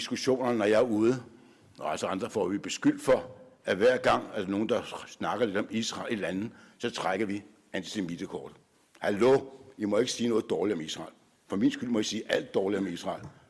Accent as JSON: {"language": "Danish", "town": "Copenhagen", "region": "Capital Region of Denmark", "country": "Denmark", "tie": "born or raised there", "said": "Siden jeg voksede op ind på Nørrebro og var efter i Vandløse"}